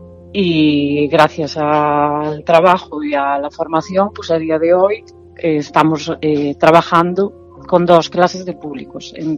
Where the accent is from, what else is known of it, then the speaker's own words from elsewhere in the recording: Padrón, Galicia, Spain; Somos las dos de Padrón y bien, contentas.